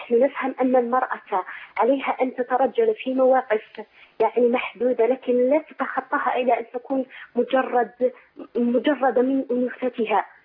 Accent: Algeria; يا شيخ أنا أخ من الجزائر

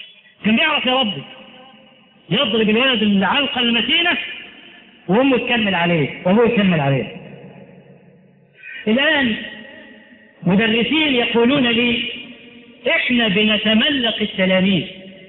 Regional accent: Egypt; التعليم عندنا في مصر، نحن الذين صدرنا التعليم إلى بلاد العرب

